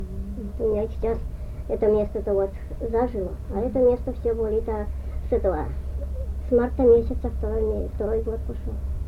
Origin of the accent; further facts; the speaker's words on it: Yaroslavl Oblast, Russia; я сама-то сперва-то жила, я говорю, уроженка-то из-за Углича.